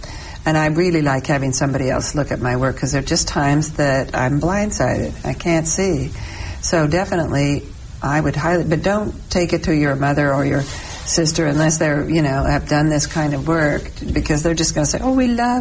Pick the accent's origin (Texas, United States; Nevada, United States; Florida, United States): Nevada, United States; Las Vegas; I wrote some short stories for a while back in the 80s, and I grew up in Las Vegas